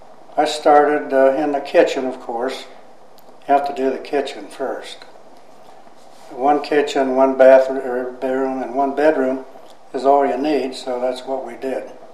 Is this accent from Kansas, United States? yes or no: no; Youngstown, Ohio, United States; born there; also born or lived in Girard, United States; No, I was born in June of 27 in Youngstown, Ohio.